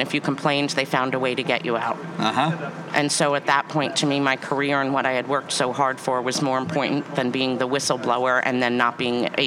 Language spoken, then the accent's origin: English; Mamaroneck, New York, United States; I grew up in Mamaroneck.